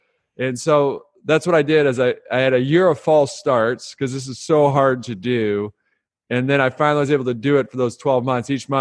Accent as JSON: {"language": "English", "town": "Detroit", "region": "Michigan", "country": "United States", "tie": "born or raised there", "said": "I grew up outside of Detroit, and I got into the automotive business like most folks."}